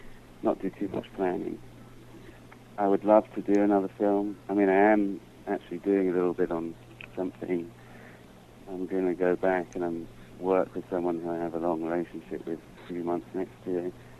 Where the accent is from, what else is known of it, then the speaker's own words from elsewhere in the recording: London, United Kingdom; I mean, I'm from London.